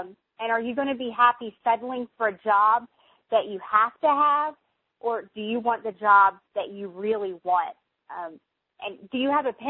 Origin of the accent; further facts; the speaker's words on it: Garland, Texas, United States; I'm from Garland, Texas